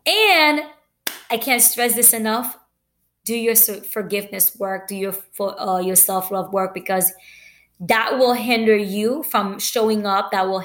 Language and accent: English; United States; Hey, I'm Haitian American.